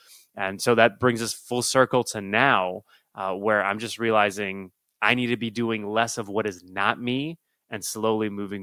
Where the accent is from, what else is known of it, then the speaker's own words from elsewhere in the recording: Nashville, Tennessee, United States; being magical, growing up in Nashville, all those, for some apparent reasons to be called a unicorn.